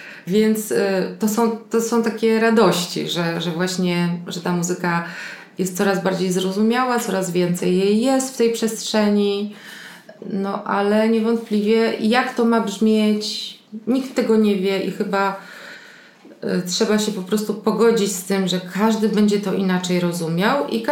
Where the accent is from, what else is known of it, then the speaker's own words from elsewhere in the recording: Warsaw, Masovian Voivodeship, Poland; No nie, no w połowie, znaczy jestem warszawianką.